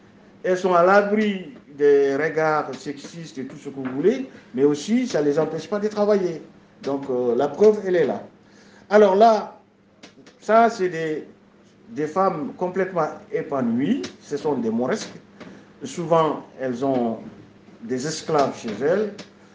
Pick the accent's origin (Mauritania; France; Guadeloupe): Mauritania; chez nous en Mauritanie